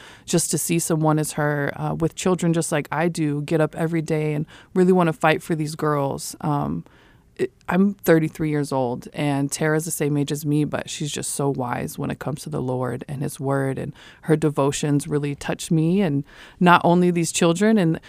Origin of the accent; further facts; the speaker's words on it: Tucson, Arizona, United States; I am a Army combat veteran. I am from Tucson, Arizona.